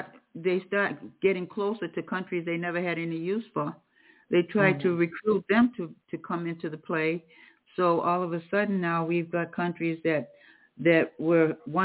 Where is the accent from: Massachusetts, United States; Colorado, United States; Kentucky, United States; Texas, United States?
Massachusetts, United States; You know, I was born and raised on Cape Cod